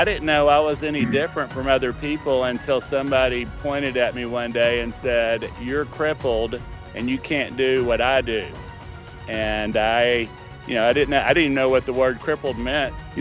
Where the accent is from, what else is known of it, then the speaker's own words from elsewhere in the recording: Arlington, Texas, United States; Well, I'm a native Texan. I was born in Arlington, and back in 1966, in my house, my fireplace fell off the wall and fell on top of me.